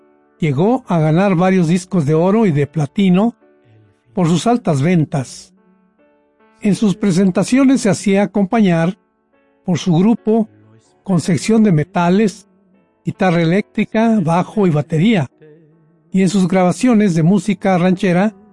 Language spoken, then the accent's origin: Spanish; Durango, Mexico; hoy incluí algunos comentarios sobre el recuerdo de este gran músico en mi tierra, Durango